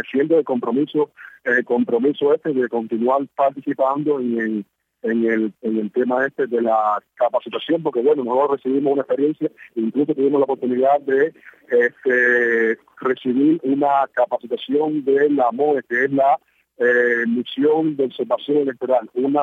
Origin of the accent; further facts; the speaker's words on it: Cuba; fue muy importante para nosotros como cubanos